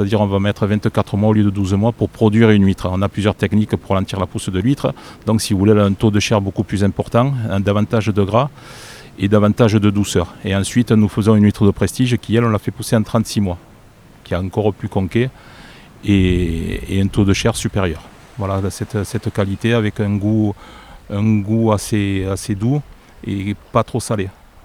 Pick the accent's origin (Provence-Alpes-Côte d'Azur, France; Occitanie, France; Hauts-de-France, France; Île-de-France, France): Occitanie, France; Sète; Parce que je suis de Sète, j'ai grandi au bord de l'étang, j'ai tout le temps baigné dans l'étang